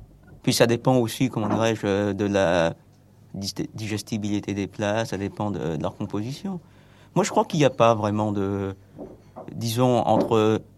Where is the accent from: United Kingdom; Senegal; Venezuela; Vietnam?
Vietnam; Parce que chez nous, au Vietnam et en Asie en général, on ne conçoit pas une fête sans bruit.